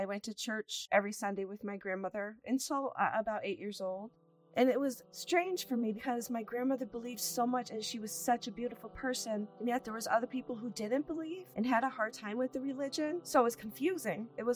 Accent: New York, United States; born there; I was born in New York State.

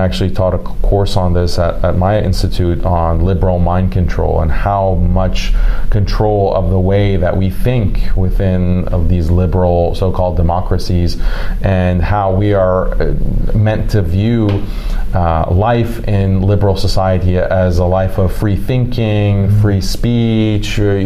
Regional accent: United States; Yeah, so that this is shocking to me as an American

